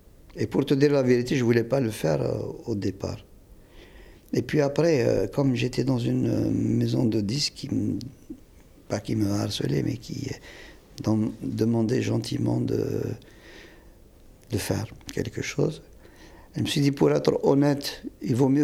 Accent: Kabylie, Algeria; parce que je suis kabyle, ma fille l'est. Elle chante en kabyle, mais elle n'est pas kabyle comme moi. Je ne le suis pas comme mon père l'a été.

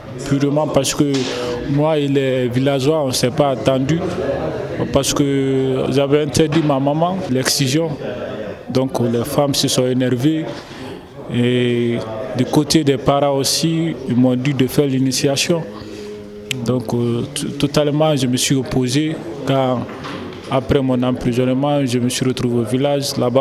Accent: Guinea; moved away; Oh, je viens de la Guinée. De la Guinée-Conakry, exactement.

